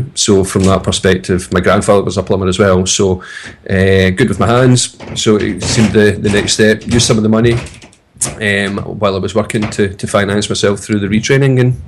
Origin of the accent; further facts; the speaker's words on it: Glasgow, Scotland, United Kingdom; I'm from Glasgow in Scotland